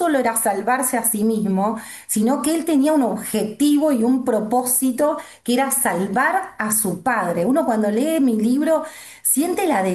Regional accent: Buenos Aires, Argentina; yo soy de Buenos Aires, Argentina

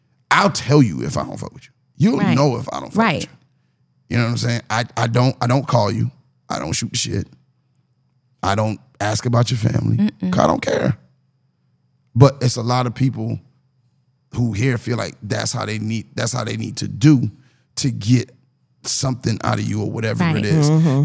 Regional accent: New York, United States; now in US South; But I know for me, as a New Yorker coming down as late in my life as I did

